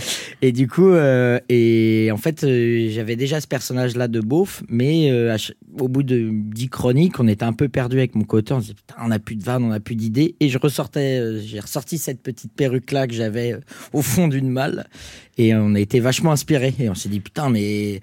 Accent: Coulommiers, Île-de-France, France; Ah, je viens de Coulommiers dans le 77, déjà ça aide pas mal.

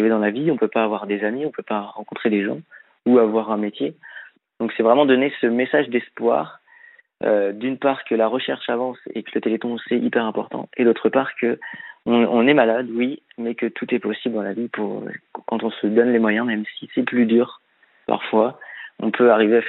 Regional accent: Angers, Pays de la Loire, France; born there; je suis né à Angers justement

